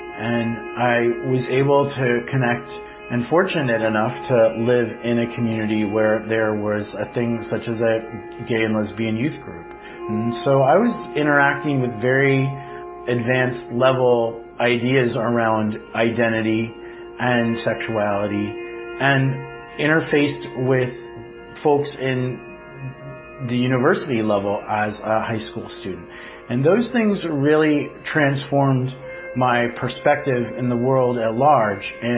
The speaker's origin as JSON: {"language": "English", "region": "Oregon", "country": "United States", "tie": "born or raised there", "also_born_or_lived": "Montana", "said": "I was born in Montana, but mostly grew up in Oregon. My parents divorced when I was 3 months old, so primarily I was raised by my mother along with my two older brothers."}